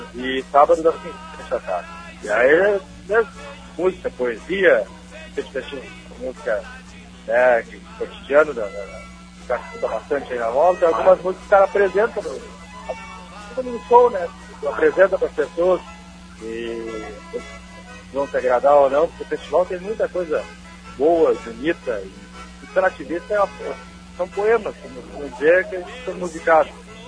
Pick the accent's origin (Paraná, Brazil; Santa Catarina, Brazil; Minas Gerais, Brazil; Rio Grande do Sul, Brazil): Rio Grande do Sul, Brazil; Cerrito; mesmo hoje não residindo mais aqui, mas como é minha terra natal